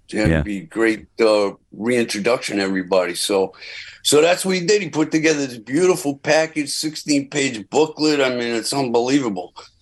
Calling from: Rhode Island, United States; Greg, how you doing? I'm calling you from Rhode Island.

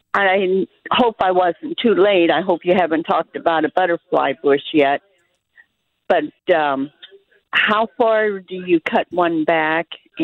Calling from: Freeburg, Illinois, United States; Hi, I'm from Freeburg.

